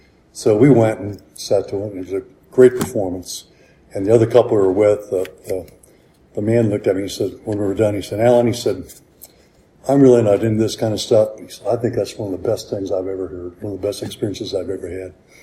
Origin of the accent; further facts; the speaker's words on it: Dayton, Ohio, United States; also born or lived in Cincinnati, United States; So after growing up in Dayton, I wound up going to school in Cincinnati and then spent probably the next 20 years there